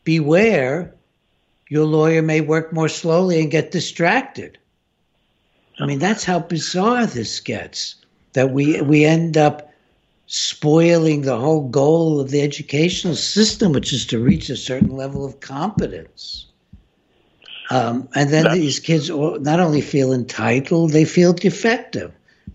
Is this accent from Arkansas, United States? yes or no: no; Ithaca, New York, United States; We have kids here at Cornell, which is in my hometown of Ithaca